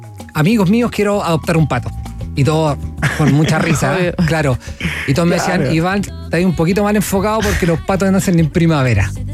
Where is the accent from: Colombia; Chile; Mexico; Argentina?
Chile; Pichilemu, O'Higgins; Bueno, nosotros somos de Cahuil, Pichilemu para ser exacto, sexta región.